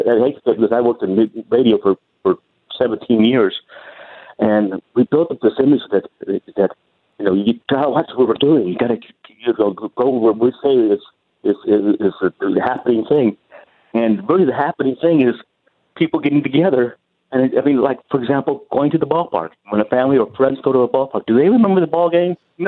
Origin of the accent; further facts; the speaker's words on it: Ohio, United States; also born or lived in Texas; where I live most of my life is in Texas. But I grew up in Ohio.